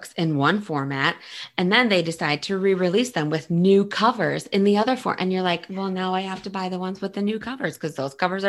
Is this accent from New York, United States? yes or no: yes; New York, United States; also born or lived in Chicago; I grew up in Western New York State. And then I lived in Chicago for 11 years.